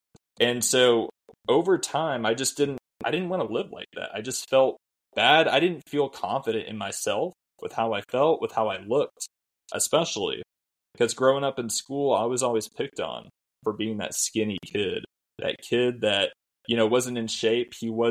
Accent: Arkansas, United States; also born or lived in Ohio; So I was born in Ohio, grew up most of my life in Arkansas, actually. My dad's job actually relocated me and my family here.

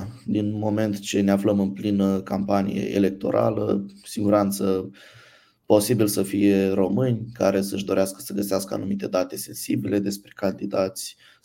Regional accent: Romania; cred neapărat că nu e neapărat legat de noi ca români, ci e posibil să fie o chestie mai generală.

